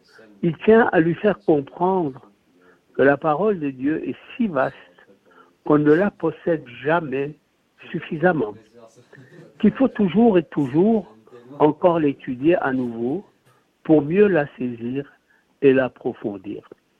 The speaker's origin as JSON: {"language": "French", "region": "Brussels", "country": "Belgium", "said": "on fait la prière pour le roi, la Belgique et l'Europe chez nous à Bruxelles."}